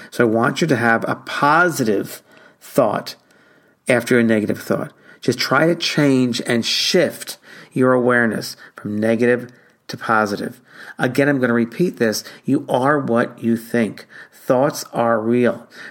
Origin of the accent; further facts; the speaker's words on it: New York, United States; And also I'm from New York originally, so it's a very fast energy that I'm dealing with a lot.